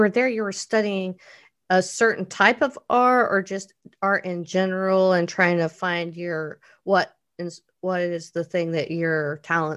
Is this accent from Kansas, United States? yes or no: yes; Wichita, Kansas, United States; I was raised in South Wichita, and I have a few people that I still call once in a while